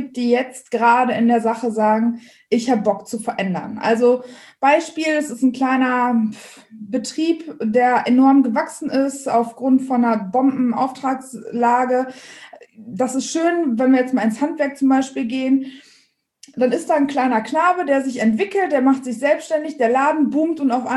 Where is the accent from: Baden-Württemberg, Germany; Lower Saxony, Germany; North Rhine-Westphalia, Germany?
North Rhine-Westphalia, Germany; Dortmund; komme ursprünglich aus dem Ruhrgebiet, bin also ein Dortmunder Mädchen